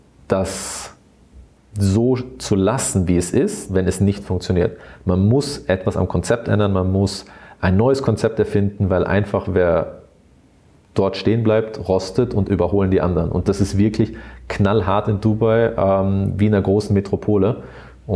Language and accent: German; Austria; moved away; aus Österreich kommend und im Imperial groß geworden in der Luxushotellerie